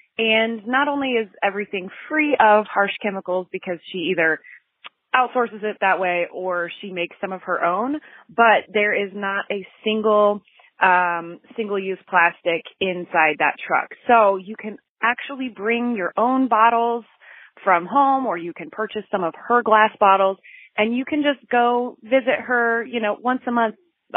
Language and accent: English; Dayton, Ohio, United States; I'm from the Dayton, Ohio area